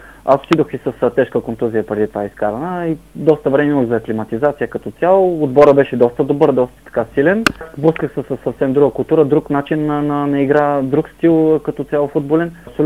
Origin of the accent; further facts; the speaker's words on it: Plovdiv, Plovdiv Province, Bulgaria; Все пак съм пловдивчанин, израснал съм в този град, доста приятели ми от двете страни, и от Ботев, и от Локомотив.